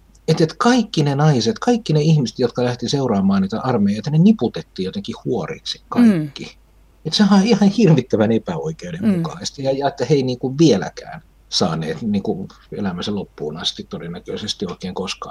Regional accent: Kuusamo, North Ostrobothnia, Finland; lapsena kotikylässä Kuusamossa kuulleet supsutukset näistä niin kuin palanneista naisista

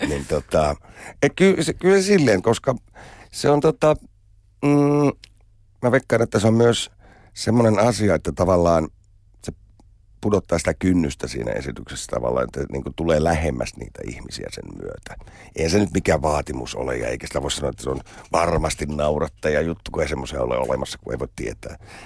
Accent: Kuopio, North Savo, Finland; koska mä olen Kuopiosta alun perin kotoisin, niin siihen on semmoinen, vaikka mä olenkin hyvin kauan asunut sieltä pois

